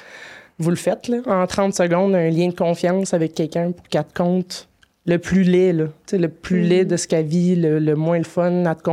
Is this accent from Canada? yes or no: yes; Quebec, Canada; petite vie banale de fille de la Rive-Sud, de … on peut pas être plus québécois que ça